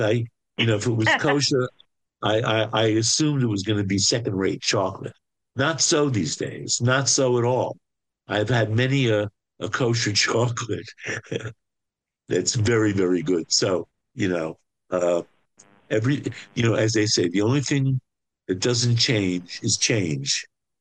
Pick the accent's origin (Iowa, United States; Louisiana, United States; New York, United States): New York, United States; I said, "Well, I grew up on East 34th Street and Avenue R."